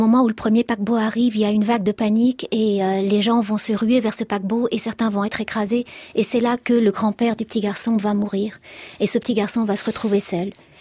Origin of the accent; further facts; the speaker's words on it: Lebanon; moved away; Alors moi, j'ai passé mon enfance au Liban et j'ai vécu 2 ans de guerre